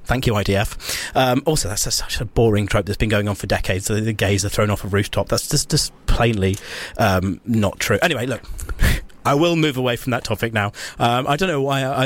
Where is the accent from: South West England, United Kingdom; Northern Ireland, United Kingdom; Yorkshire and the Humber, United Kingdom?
South West England, United Kingdom; I come from the West Country. There's not a lot of, openly gay people are walking around the West Country as they are in London.